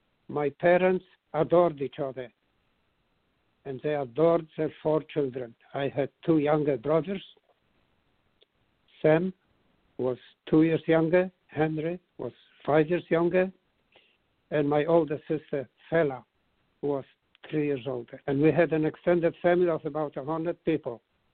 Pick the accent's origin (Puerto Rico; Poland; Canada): Poland; Łódź, Łódź Voivodeship; The resort place was only 10 miles out of town, out of the city of Lodz, my hometown, but it took the horse a whole day to get there.